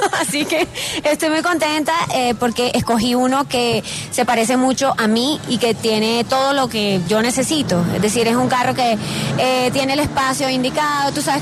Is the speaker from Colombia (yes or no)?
yes; Caribbean coast, Colombia; A todo taco, como buena costeña, a mí me gusta la bulla.